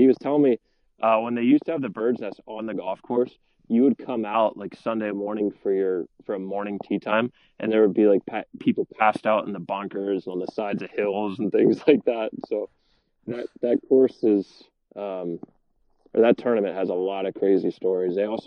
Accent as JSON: {"language": "English", "country": "United States", "said": "I'm from the States. I'll rock the shit out of some red and white for you guys."}